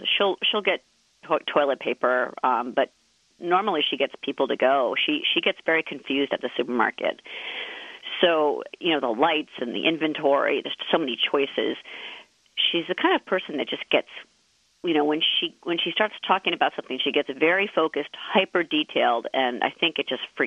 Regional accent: New England, United States; Yeah, well, you know, I grew up in New England

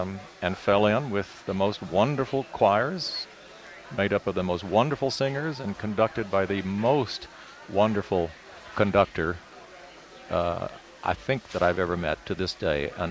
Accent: Uvalde, Texas, United States; Yes. Believe it or not, I grew up in Uvalde, Texas, west of San Antonio.

